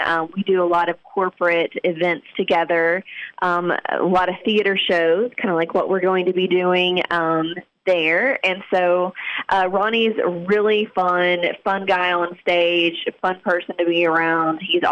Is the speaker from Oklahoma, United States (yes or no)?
yes; Wewoka, Oklahoma, United States; Well, I am from Oklahoma, small town in Oklahoma. It's a town called Weleka.